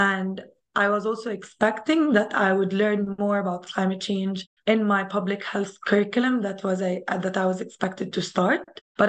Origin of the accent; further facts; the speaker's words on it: Cairo, Cairo Governorate, Egypt; So I come from Cairo, Egypt, and I'm a single child.